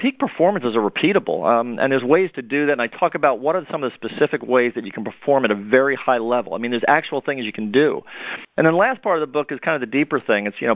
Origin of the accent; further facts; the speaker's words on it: New York City, New York, United States; now in North Carolina, United States; Well, even though I'm down in North Carolina, I have to admit I was born a Yankee there. I'm from New York City originally, and I have to tell you, I love it down here.